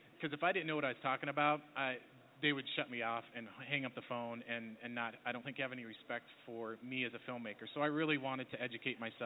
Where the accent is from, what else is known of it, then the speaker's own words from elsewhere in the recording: South Dakota, United States; But I grew up in South Dakota, and I moved to Denver and got into production there.